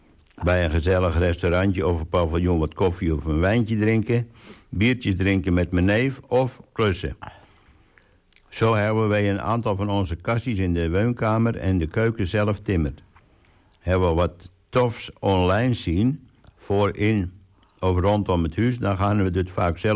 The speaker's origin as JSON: {"language": "Dutch", "town": "Ankeldorp", "country": "Netherlands", "tie": "born or raised there", "said": "Ik ben opgegroeid in Ankeldorp en na mijn studie ben ik weer teruggekomen."}